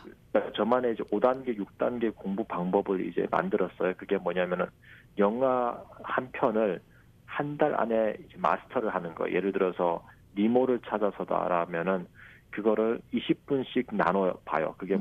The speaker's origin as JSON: {"language": "Korean", "country": "North Korea", "lives_now": "South Korea", "said": "완전한 북한 사람이구나, 완전한 한국 사람이구나."}